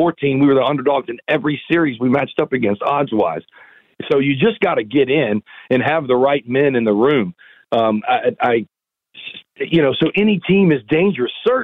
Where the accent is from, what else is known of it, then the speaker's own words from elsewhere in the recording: San Diego, California, United States; I grew up in San Diego, Dodgers number one rival.